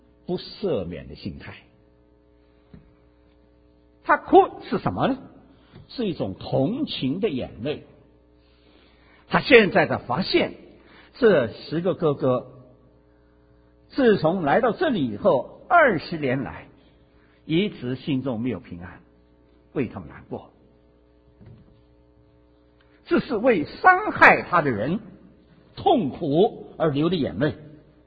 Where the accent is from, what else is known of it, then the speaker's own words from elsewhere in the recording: China; 我们中国人说啊，小人报仇眼前，君子报仇3年不晚。